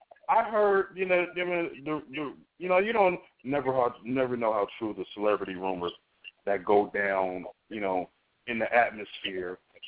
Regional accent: Chicago, Illinois, United States; You know, the Windy City.

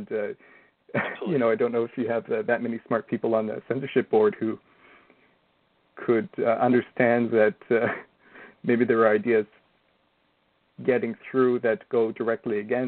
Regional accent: Czechia; Well, like I'm from Czech Republic.

